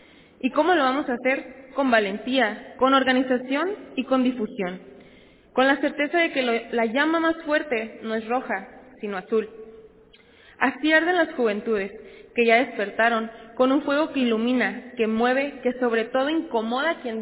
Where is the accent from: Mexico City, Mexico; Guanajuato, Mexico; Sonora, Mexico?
Sonora, Mexico; Puerto Peñasco; tengo 19 años, soy orgullosamente sonorense, del lindo Puerto Peñasco, Sonora, donde el desierto y mar topan